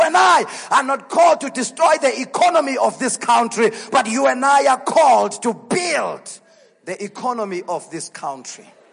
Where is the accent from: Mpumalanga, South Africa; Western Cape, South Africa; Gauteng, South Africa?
Mpumalanga, South Africa; I am from Mpumalanga.